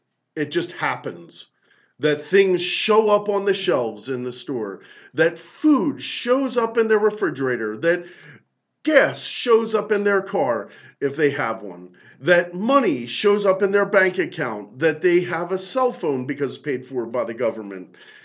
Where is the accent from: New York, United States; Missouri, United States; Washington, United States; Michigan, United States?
Washington, United States; Seattle; I grew up in Seattle area, out in the woods, and I just didn't like that, and I like the hustle bustle of the city.